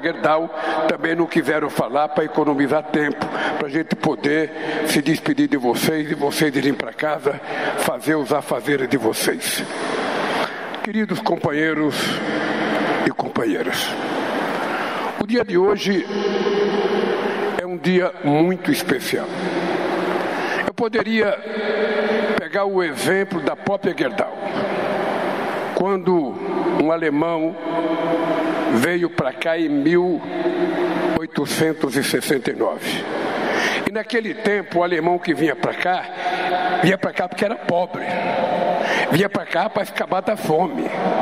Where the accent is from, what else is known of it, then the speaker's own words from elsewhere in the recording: Pernambuco, Brazil; moved away; Eu sou de uma região de Pernambuco, onde uma criança que não morre até o fim de idade de fome tem chance de crescer na vida.